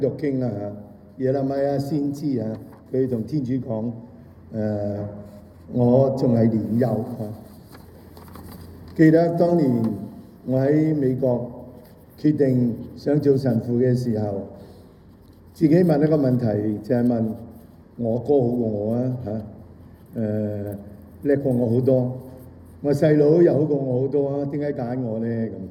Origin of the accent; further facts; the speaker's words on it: China; 我係一個中國人啦嚇。咁啊，我哋雖然因住唔同嘅理由咧相隔住啊，雖然我唔係住喺祖國裏頭啊，但係我嘅心咧，時時我覺得我係個中國人。